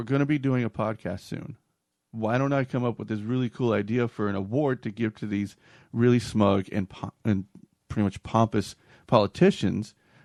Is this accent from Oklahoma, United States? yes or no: no; North Carolina, United States; Lincoln County, North Carolina. My home state.